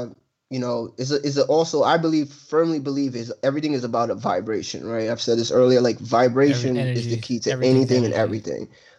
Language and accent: English; Buffalo, New York, United States; from the hospital, from when I was a kid from Buffalo, they flew me to New York City, to get my, to have my eye surgery.